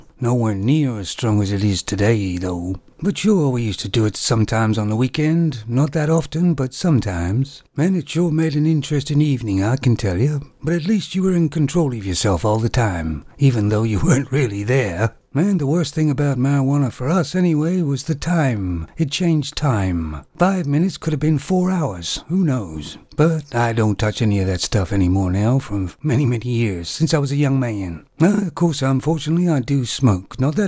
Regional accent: Canada; born there; I was born in Canada

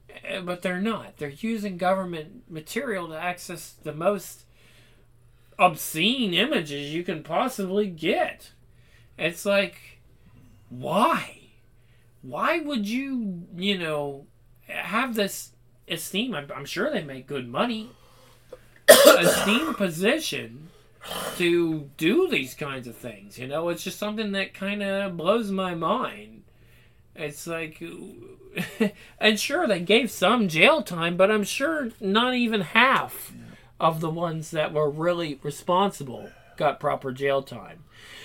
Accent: United States; I've been in this country for 40 years, guys. 1985 is when I was born. Born an American, love this country

